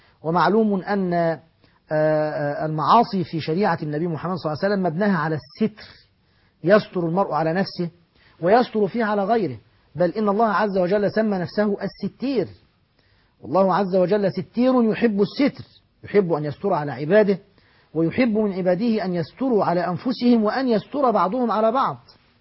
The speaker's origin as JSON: {"language": "Arabic", "town": "Ajhour al-Kubra", "region": "Qalyubia", "country": "Egypt", "tie": "born or raised there", "said": "وهو من بلدتنا من قريتنا أجهور الكبرى"}